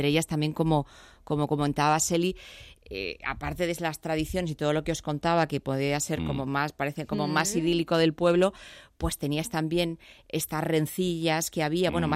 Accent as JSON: {"language": "Spanish", "town": "Madrid", "region": "Community of Madrid", "country": "Spain", "tie": "born or raised there", "said": "yo soy madrileña"}